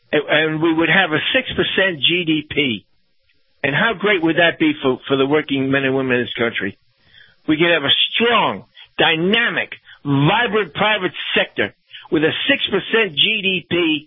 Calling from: Tampa, Florida, United States; Yeah, Kyle, this is … from Tampa.

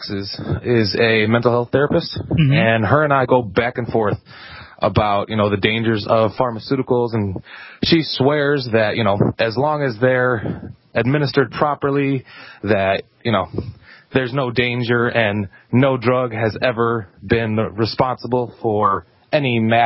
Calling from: Aurora, Illinois, United States; I'm calling from Aurora, Illinois.

